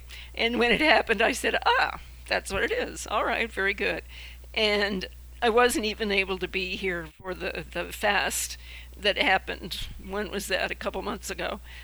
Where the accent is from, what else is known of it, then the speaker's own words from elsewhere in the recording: Macon, Georgia, United States; I'm originally a Georgia native. I was born in Macon, which we're not going to walk through, but it's not terribly far away.